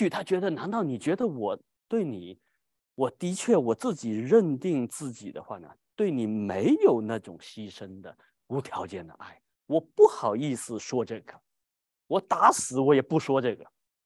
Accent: Wenzhou, Zhejiang, China; accent: Wenzhou; 我们温州话是没有爱这个字的

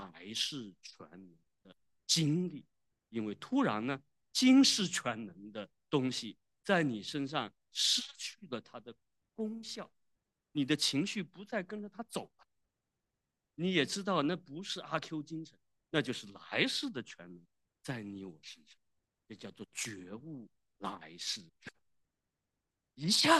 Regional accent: China; 我们中国人都非常喜欢关心政治

